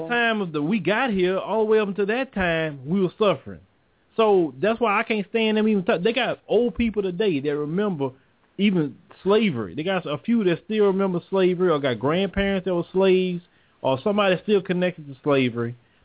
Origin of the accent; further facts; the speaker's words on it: Port Arthur, Texas, United States; when I grew up in Port Arthur, Texas, they was getting their money and they was opening convenience stores, grocery stores, and they was buying shrimp boats.